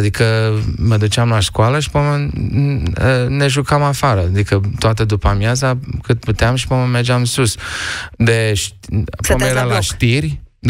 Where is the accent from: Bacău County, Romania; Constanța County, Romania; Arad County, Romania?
Constanța County, Romania; Constanța; Da, acolo era copilăria mea, dar în Constanța și la Mamaia.